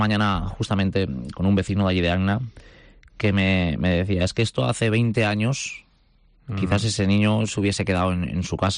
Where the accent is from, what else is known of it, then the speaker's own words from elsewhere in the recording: Anna, Valencian Community, Spain; vengo de Agna, un pequeño pero precioso pueblo de la provincia de Valencia.